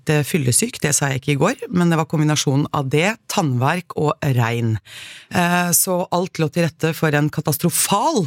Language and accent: Norwegian; Oslo, Norway; jeg født og oppvokst I Oslo